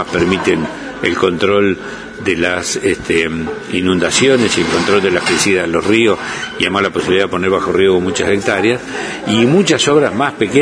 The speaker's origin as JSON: {"language": "Spanish", "region": "Neuquén", "country": "Argentina", "said": "No soy patagónico austral, soy patagónico norte de Neuquén, pero patagónico al fin."}